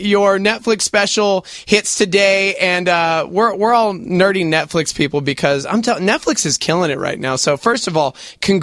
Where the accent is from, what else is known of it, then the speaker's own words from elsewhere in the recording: Lubbock, Texas, United States; See, I'm from Lubbock, Texas, so I know all of those.